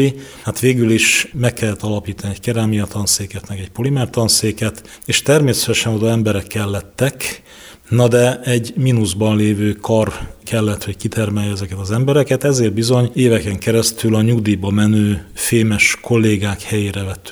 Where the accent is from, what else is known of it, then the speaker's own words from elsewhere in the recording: Almásfűzitő, Komárom-Esztergom, Hungary; also born or lived in Tatabánya; Tatabányán ugyan megszülettem, de Almásfűzitőn egy vegyipari kohászati gyárnak a lakótelepén nőttem fel